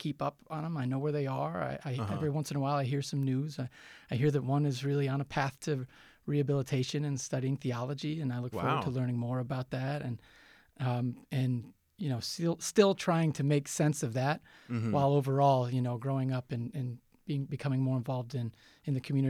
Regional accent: Kenmore, New York, United States; also born or lived in Buffalo; You know, I'm a fourth generation Buffalonian. I was raised in Kenmore because of no residency requirement. I'm a son of a firefighter, Buffalo firefighter, but born here, raised nearby

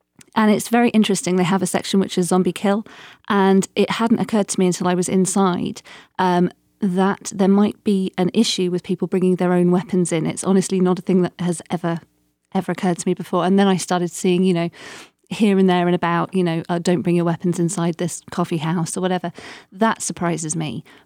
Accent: London, United Kingdom; I'm from London.

